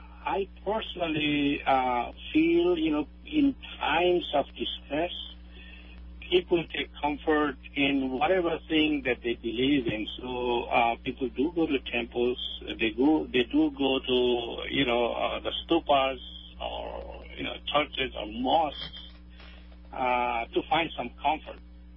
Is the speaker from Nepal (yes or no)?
yes; Nepal; I'm from Nepal, so if I do not talk to my brothers or my sisters for a long time